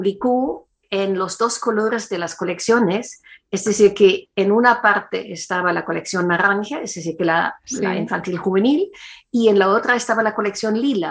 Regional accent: Germany; Spanish is a second language; dado que yo soy alemana, por supuesto, tengo acceso más fácil a los textos en alemán

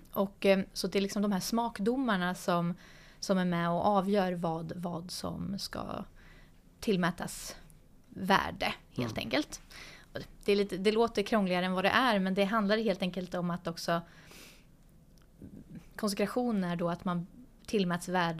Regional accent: German-speaking Switzerland, Switzerland; now in Sweden; Jag är både svensk och schweizisk medborgare. Jag kommer från den tyskspråkiga delen. Så min pappas släkt är från den tyska delen. Så jag har också delvis vuxit upp i Schweiz.

